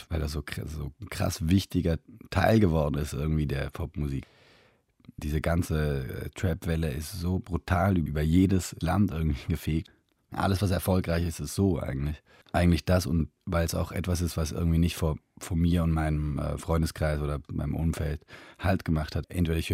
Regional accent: Switzerland; Ich bin bestimmt die Hälfte der Zeit in Deutschland und die deutschen News gehen nicht an mir vorbei, nur weil ich aus der Schweiz bin sozusagen.

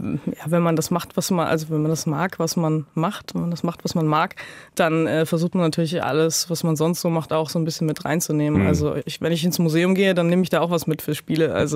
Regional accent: Winterberg, North Rhine-Westphalia, Germany; Ich komme direkt aus Winterberg, genau. Es ist halt eine ländliche Umgebung

